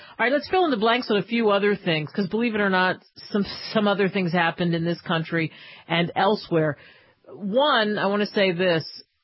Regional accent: New Jersey, United States; growing up in Jersey

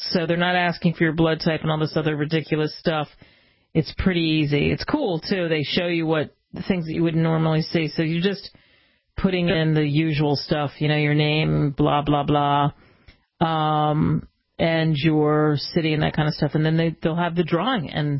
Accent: Philadelphia, Pennsylvania, United States; And because I grew up in Philly, and so we had the American history there.

